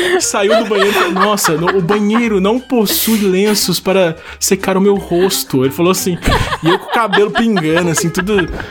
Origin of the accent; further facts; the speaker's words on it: Taubaté, São Paulo, Brazil; Galera, ó, eu sou de Taubaté, São Paulo.